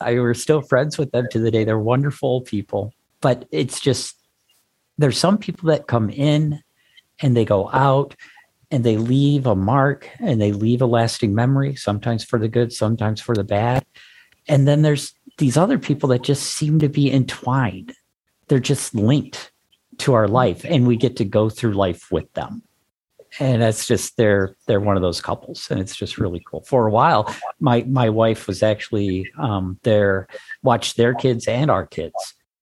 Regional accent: Ohio, United States; now in Wisconsin, United States; I had to learn a lot about Wisconsin because I am a transplant from Ohio.

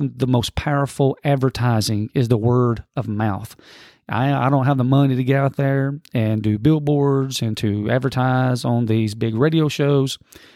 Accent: Alabama, United States; I'm from Alabama here in the South, and we have tons of fireflies in during the summer.

